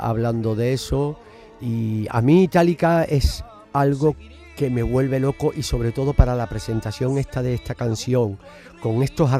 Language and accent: Spanish; Castilleja de la Cuesta, Andalusia, Spain; no es porque sea yo sevillano, yo nací en Castilleja de la Cuesta frente al colegio de las Irlandesas, en casa